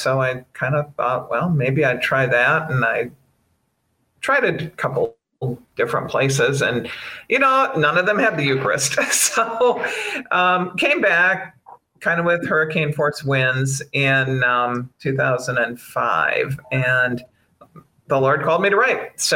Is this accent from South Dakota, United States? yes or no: yes; South Dakota, United States; now in Arlington, United States; So I live in Arlington, Virginia, near DC, and I grew up in South Dakota.